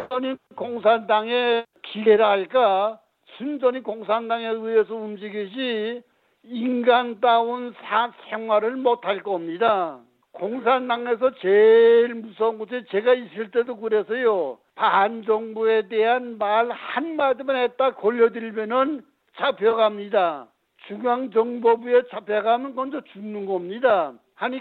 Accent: North Korea; 저도 북한에서 온 사람인지라 여러분의 고통을 잘 이해하고 동정합니다.

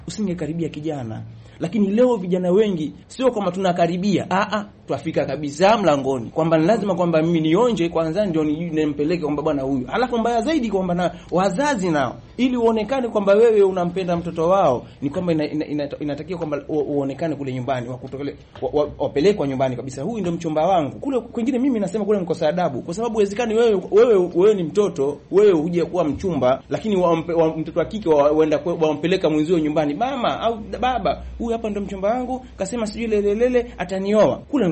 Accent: Tanga Region, Tanzania; miongoni mwa vijana ambao wanaishi na maambukizi ya virusi vya ukimwi. Natokea pale mkoani Tanga

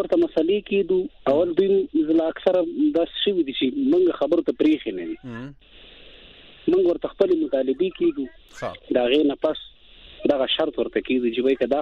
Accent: Balochistan, Pakistan; زه اصل زه د بلوچستان یم په بلوچستان کې

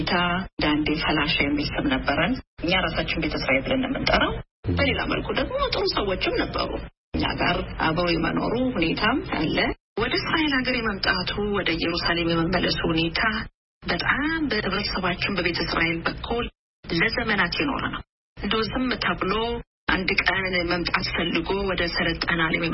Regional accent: Gondar, Amhara, Ethiopia; now in Israel; እኔ የተወለድኩት ጎንደር ነው። ጎንደር ከተማ ውስጥ ነው። ጎንደር ሩፋኤል ይባላል። በቀበሌ ደግሞ ቀበሌ 04 ከፍተኛ አንድ ይባላል። እና የተወለድኩት እዛ ነው። አንደኛ ደረጃ የተማርኩት ጻድቅ ዮሐንስ ትምህርት ቤት ይባላል።

